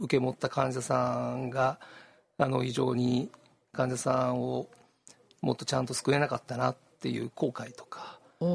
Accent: Kyoto, Japan; あ、そうですね、はい、地元出身で

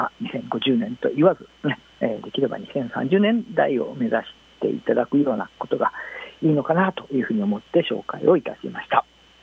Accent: Kyoto, Japan; 地元京都なんですけれども

